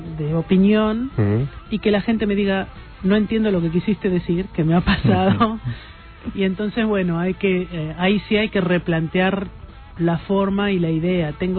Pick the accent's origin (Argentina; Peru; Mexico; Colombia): Argentina; Pero sí, yo soy argentina, a mí me sale ponerle las cosas acá.